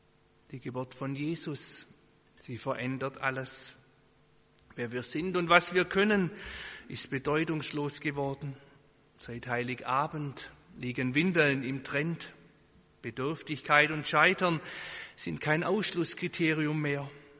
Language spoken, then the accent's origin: German; Baden-Württemberg, Germany; Als Schwabe beneide ich sie da in Bayern.